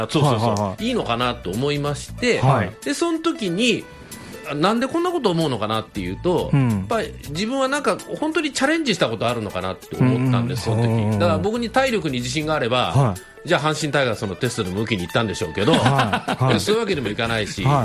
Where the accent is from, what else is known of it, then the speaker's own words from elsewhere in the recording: Aichi, Japan; moved away as an adult; 愛知県で生まれ育って、はい、18からまあ神戸の大学来たんですけど、